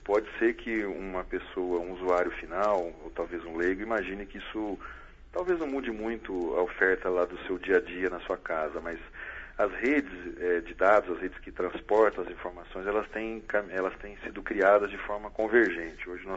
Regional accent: Maringá, Paraná, Brazil; como sou aqui da região, né, sou nascido em Maringá e ainda resido aqui na região, em Marialva

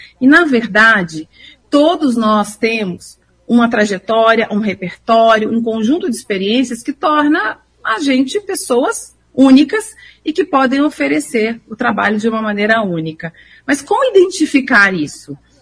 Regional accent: Minas Gerais, Brazil; Eu sou do interior de Minas, meio no vai da valsa.

